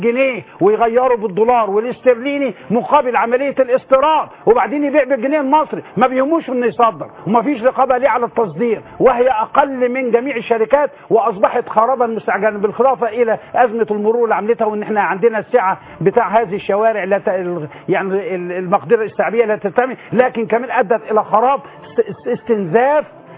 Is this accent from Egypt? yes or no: yes; Egypt